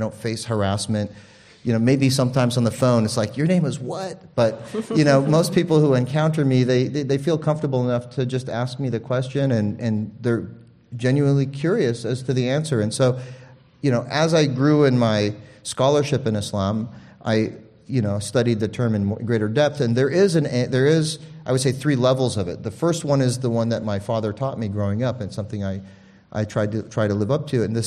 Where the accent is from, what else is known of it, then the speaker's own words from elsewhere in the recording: Phoenix, Arizona, United States; I'm an American kid from Arizona, and growing up in the 70s, I was born in 71, in Phoenix, there wasn't a lot of diversity at that time.